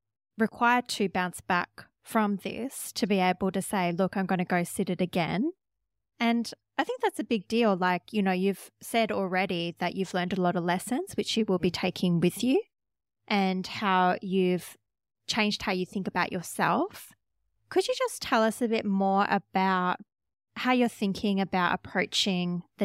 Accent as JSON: {"language": "English", "country": "Australia", "tie": "born or raised there", "first_language": "English", "said": "as a native English speaker who has grown up in Australia, English is my first language"}